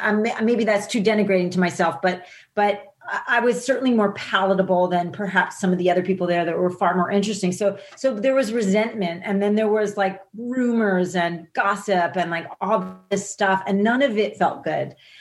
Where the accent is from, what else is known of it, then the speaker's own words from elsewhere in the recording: New Jersey, United States; People I grew up with in New Jersey thought it was government hype, thought they were making it up, you know?